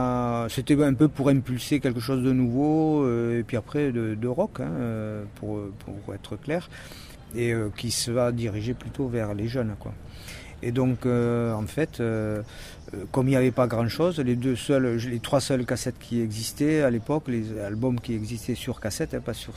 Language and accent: French; Toulouse, Occitanie, France; Voilà, on est de Toulouse